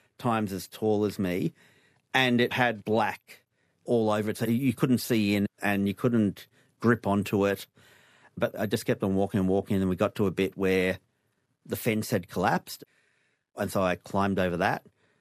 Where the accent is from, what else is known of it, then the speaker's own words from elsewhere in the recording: Australia; accent: Australian; he couldn't understand my Australian accent.